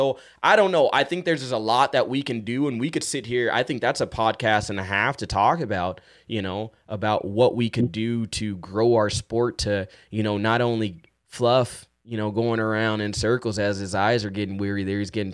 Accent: San Diego, California, United States; back in my hometown in San Diego, California, Friday nights, so we raced Friday nights, Saturday nights

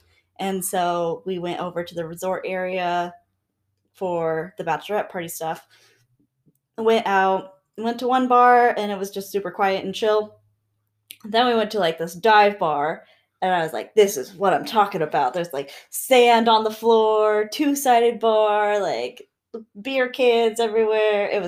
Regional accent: Washington, United States; The only other thing was that we're from Washington, and I feel like almost everyone in Washington uses Verizon

